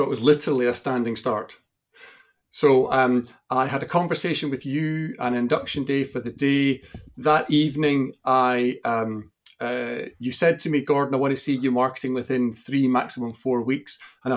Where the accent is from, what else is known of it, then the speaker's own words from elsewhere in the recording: Scotland, United Kingdom; Next year, I'll have spent more of my life south of the border than north, even though I'm still Scottish. I live in Hampshire.